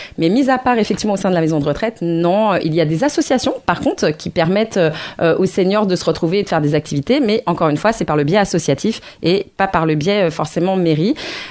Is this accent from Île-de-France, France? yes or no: yes; Bessancourt, Île-de-France, France; parce que moi j'ai grandi à Bessancourt